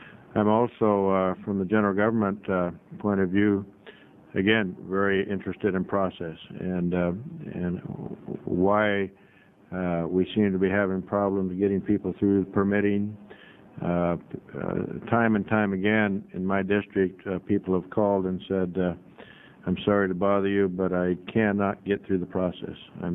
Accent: United States; I'm from the South Coast.

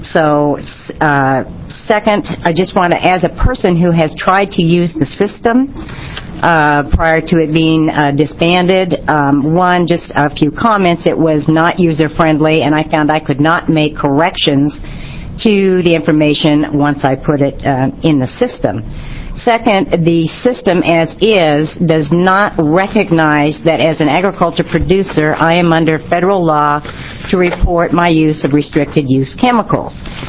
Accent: Hood River, Oregon, United States; I'm from Hood River, Oregon. I'm a fourth-generation orchardist.

